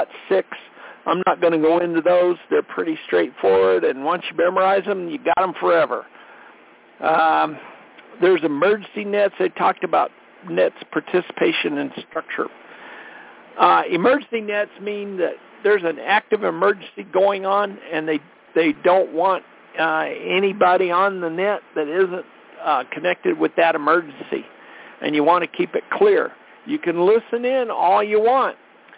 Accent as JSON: {"language": "English", "region": "Colorado", "country": "United States", "said": "from Colorado."}